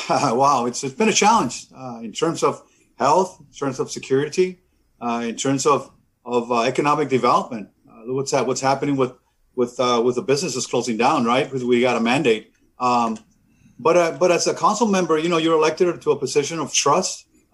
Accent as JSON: {"language": "English", "town": "Calexico", "region": "California", "country": "United States", "said": "Well, I'm resident from Calexico. I'm educated here in Calexico and graduated from Calexico High School."}